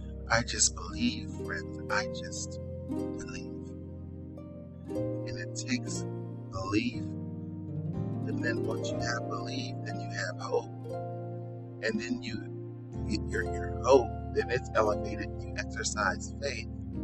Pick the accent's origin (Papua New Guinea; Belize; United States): Belize; I found myself in my home country of Belize